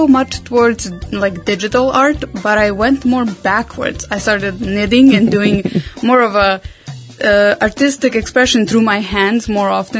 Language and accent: English; Serbia; I am from Serbia.